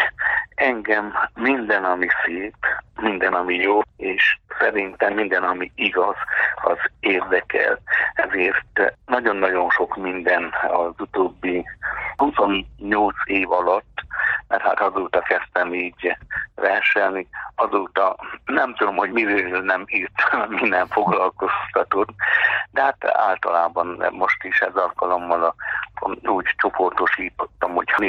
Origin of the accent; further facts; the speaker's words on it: Borzont, Harghita, Romania; szüleim, kötődésem, a szülőfalumhoz, Borzonthoz, utána hát mivel Maros-Szentgyörgyön vagyok már 35 éve plébános